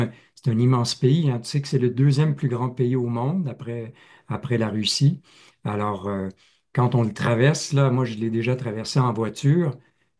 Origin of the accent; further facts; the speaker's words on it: Quebec, Canada; also born or lived in Brazil / Mexico / Peru; moi, je suis du Québec, donc seulement Québécois ou Canadien.